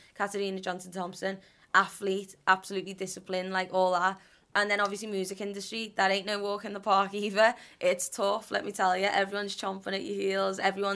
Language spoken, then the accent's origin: English; North West England, United Kingdom; I think it's built into you though, like as a Scouser, it's, you know, you don't really get given nothing.